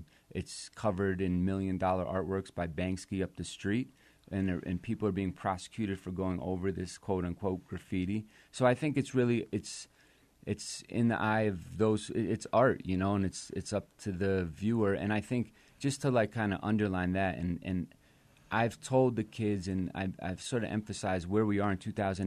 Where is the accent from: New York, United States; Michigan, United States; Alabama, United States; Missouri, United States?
New York, United States; I'm an artist from New York, and my background is skateboard, graffiti, and just that culture